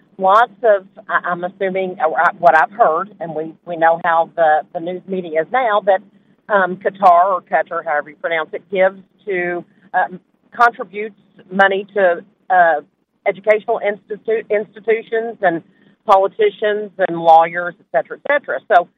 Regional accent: Kentucky, United States; now in North Carolina, United States; And I'm from Kentucky. I'm living in North Carolina right now.

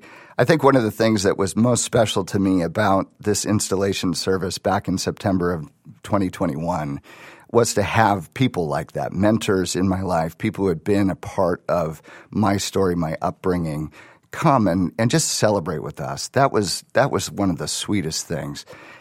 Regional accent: Wisconsin, United States; I grew up in Wisconsin. I gave my life to Christ when I was like 4 years old.

